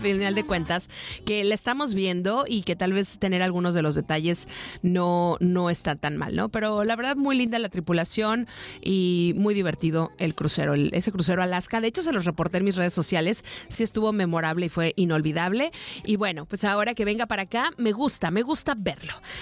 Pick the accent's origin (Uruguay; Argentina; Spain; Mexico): Mexico; Mazatlán, Sinaloa; paró en Puerto Vallarta, paró en mi pueblo, Mazatlán, y también en Los Cabos